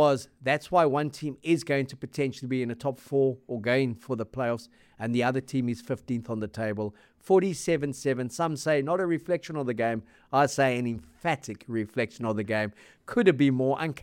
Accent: Cape Town, Western Cape, South Africa; But, you know, I am from Cape Town, so I've got to kind of balance those things.

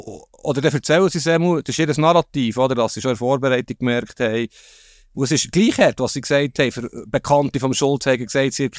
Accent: Bern, Switzerland; Darf ich das sagen als Berner?

